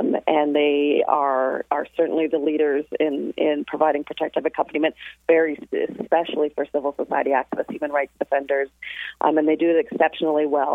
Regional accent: Victoria, British Columbia, Canada; As you said, I'm from Canada, specifically Victoria on Vancouver Island.

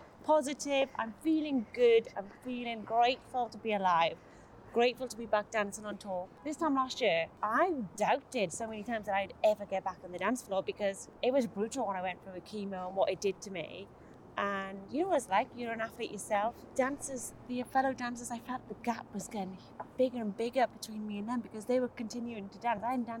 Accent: Wales, United Kingdom; No, because I'm a Welsh girl.

